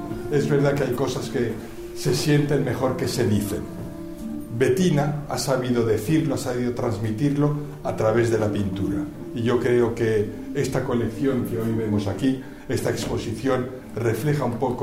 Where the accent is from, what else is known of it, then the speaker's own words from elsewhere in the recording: Tangier, Tanger-Tetouan-Al Hoceima, Morocco; also born or lived in Madrid, Spain; Bettina y yo crecimos en Tánger y después estuvimos juntos en el Liceo Francés en Madrid.